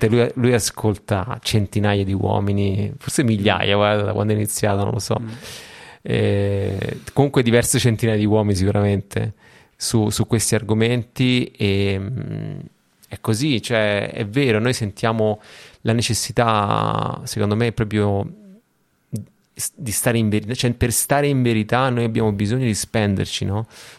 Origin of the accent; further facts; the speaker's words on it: Rome, Lazio, Italy; ma io sono di Roma